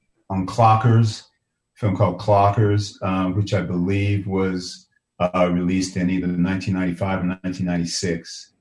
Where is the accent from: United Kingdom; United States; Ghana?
United Kingdom; England; born there; My mom, we are Jamaican. My mom was part of an influx of Caribbean people from the Caribbean to the United Kingdom that started in 1948. My mom arrived, I think, around 1951, which is how I came to be born in England.